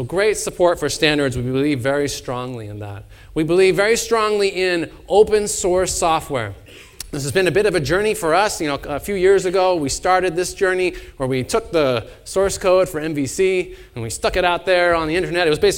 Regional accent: Massachusetts, United States; And I don't know how many of you have actually ever been to Boston, but I grew up in Massachusetts.

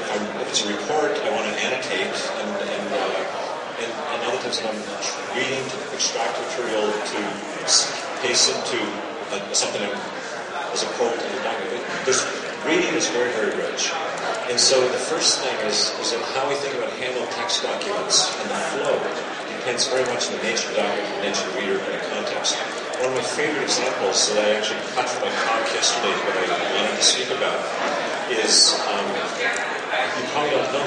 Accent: Canada; I'm Canadian

